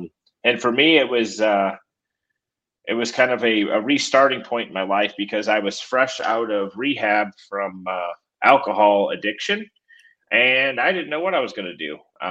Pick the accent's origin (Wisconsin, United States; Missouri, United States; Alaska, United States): Missouri, United States; St. Louis; moved away as an adult; No, I grew up in St. Louis and moved down here when I was 25.